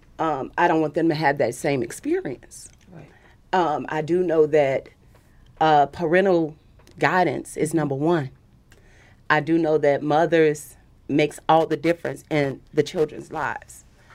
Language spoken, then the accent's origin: English; Woodlawn, Illinois, United States; Growing up in Woodlawn, a lot of the things that I see today, I saw back in the 70s and in the 80s as a little girl.